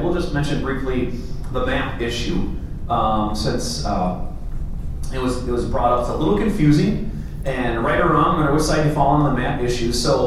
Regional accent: Rice Lake, Wisconsin, United States; I'm from Rice Lake. I don't live in Rice Lake anymore, right?

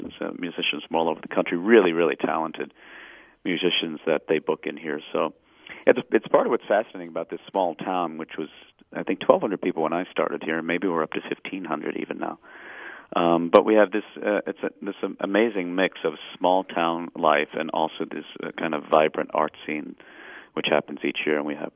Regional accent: New York City, New York, United States; I'm originally from New York City, and but I'm kind of an odd duck

